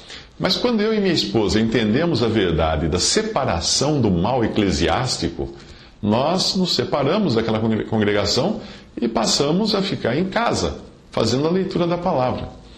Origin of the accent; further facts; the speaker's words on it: Limeira, São Paulo, Brazil; quando voltamos a Limeira, que é a minha cidade natal